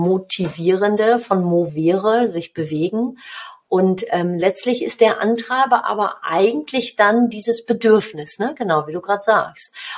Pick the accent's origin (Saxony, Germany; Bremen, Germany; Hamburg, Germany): Hamburg, Germany; born there; also born or lived in North Rhine-Westphalia; Ja, ich bin in Hamburg geboren.